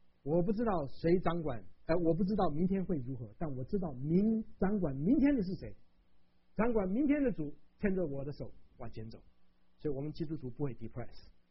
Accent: Taiwan; now in United States; 我从台湾来的，台湾来的话，前三名都有奖品啊

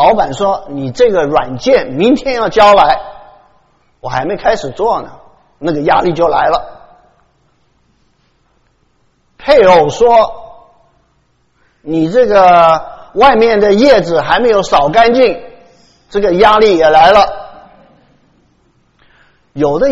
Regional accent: Taichung, Taiwan; 我在台湾长大的，那我长大的那个地方呢是台中的大肚山。

